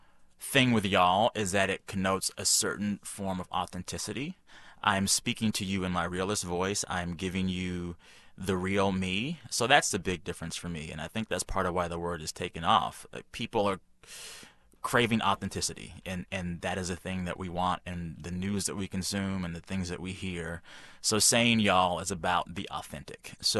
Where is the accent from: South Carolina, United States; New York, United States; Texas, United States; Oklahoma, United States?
Texas, United States; Yeah, I mean, so I'm Black and I'm Texan and I'm Southern, I guess, as well.